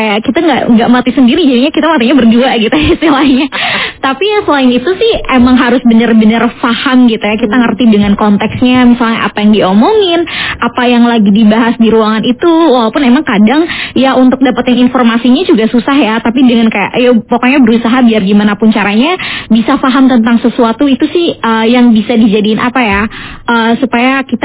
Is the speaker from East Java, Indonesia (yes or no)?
no; Sukabumi, West Java, Indonesia; Jadi aku tuh asalnya dari Sukabumi gitu ya.